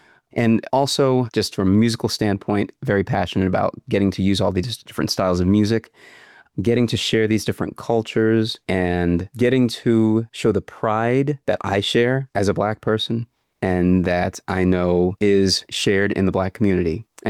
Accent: New York City, New York, United States; So I grew up in New York City.

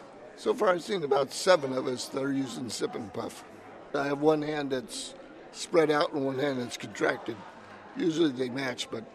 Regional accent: Colorado, United States; I grew up in Colorado

